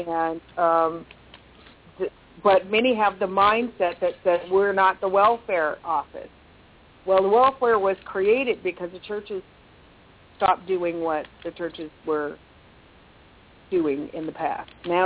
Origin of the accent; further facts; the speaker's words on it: Seattle, Washington, United States; You know, I'm from Seattle, so that's a big deal there.